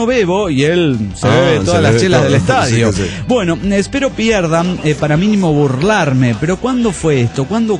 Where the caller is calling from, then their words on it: Monterrey, Nuevo León, Mexico; de Monterrey, Nuevo León, México.